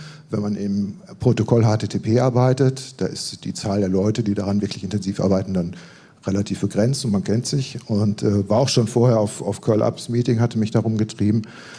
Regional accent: Münster, North Rhine-Westphalia, Germany

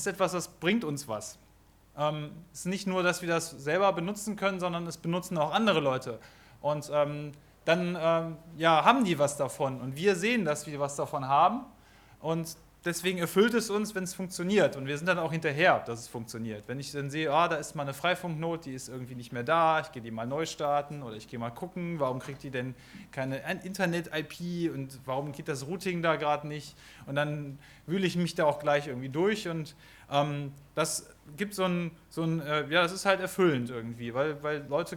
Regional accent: Düsseldorf, North Rhine-Westphalia, Germany; Ja, ich bin aus Düsseldorf

